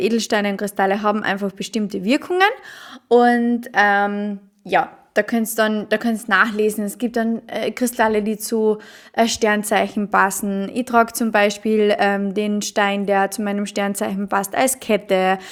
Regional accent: Austria; Bei uns in Österreich

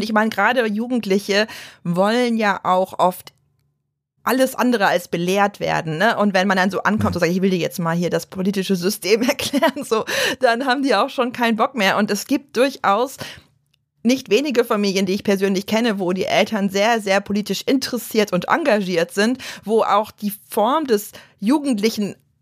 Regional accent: Baden-Württemberg, Germany; ich bin ja in Baden-Württemberg aufgewachsen und zur Schule gegangen

